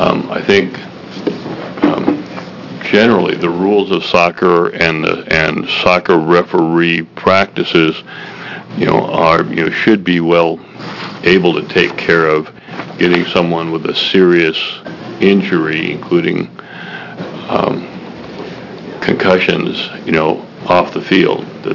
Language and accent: English; Springfield, Oregon, United States; I'm from Springfield.